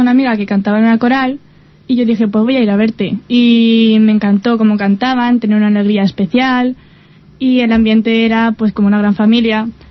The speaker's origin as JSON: {"language": "Spanish", "town": "Griñón", "region": "Community of Madrid", "country": "Spain", "said": "Me parece sí, que sí, soy de Griñón."}